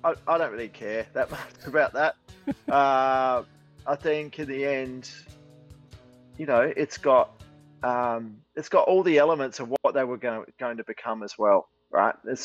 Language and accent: English; Australia; I feel as an Australian